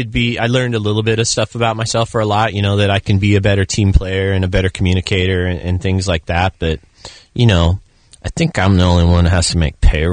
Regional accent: Long Beach, California, United States; I'm from Long Beach. Like, it's cold if I have to wear long pants

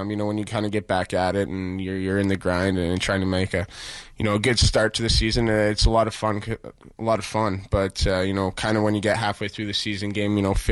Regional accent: London, Ontario, Canada; I go back home to my hometown, London, Ontario, and I go back to my house and just chill.

